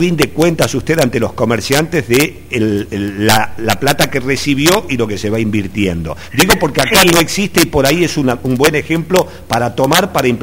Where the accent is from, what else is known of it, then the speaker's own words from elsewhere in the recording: Aguilares, Tucumán, Argentina; que soy de Aguilares. Soy nacido en Aguilares.